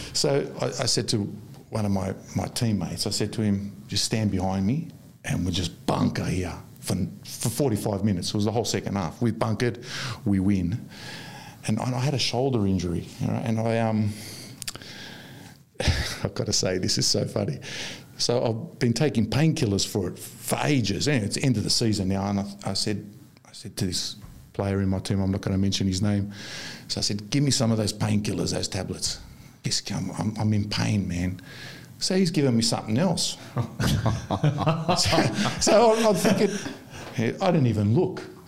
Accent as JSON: {"language": "English", "country": "Australia", "said": "So, yeah, I'm from Australia."}